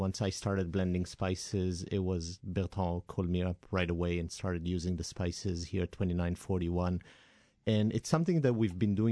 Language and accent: English; Northern District, Israel; I'm from the Galilee.